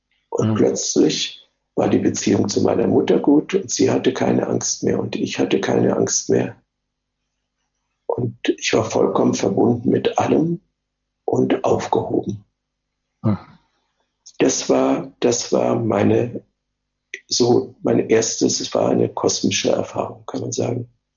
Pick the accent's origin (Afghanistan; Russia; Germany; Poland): Poland; Wrocław, Lower Silesian Voivodeship; born there; Also ich bin im Krieg geboren. Ich bin 1943 in Breslau geboren.